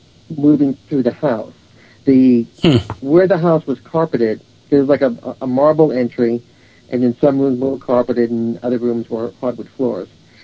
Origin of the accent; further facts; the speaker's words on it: New Orleans, Louisiana, United States; moved away as an adult; now in California, United States; I mean, I'm from New Orleans, where I was born, where I was raised. It's where I went to school and finished college before I moved to California.